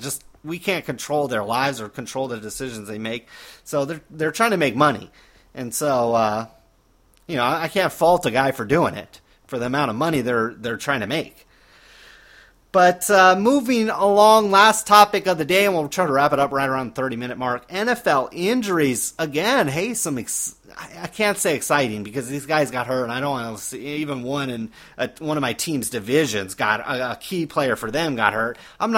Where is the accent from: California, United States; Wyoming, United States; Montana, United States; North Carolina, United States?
California, United States; when I was on vacation, essentially in my home state, is I tell people, you know, California is like one of the greatest places in the world